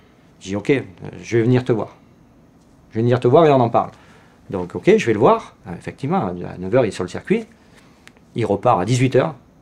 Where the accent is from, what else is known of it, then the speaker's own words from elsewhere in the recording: Manosque, Provence-Alpes-Côte d'Azur, France; also born or lived in United States; il est venu chez moi à Manosque en 84, il a mangé à la maison avec mes parents